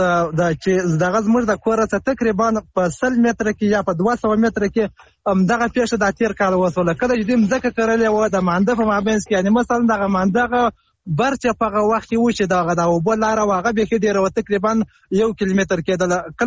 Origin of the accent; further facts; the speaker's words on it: Helmand, Afghanistan; ، د هلمند اولاد